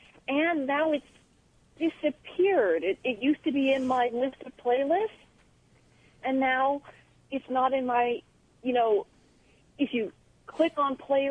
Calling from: Queensbury, New York, United States; Queensbury, New York, south of Lake George.

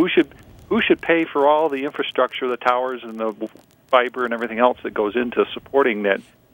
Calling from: Penfield, New York, United States; Well, I'm in Penfield, but I have a Rochester mailing address.

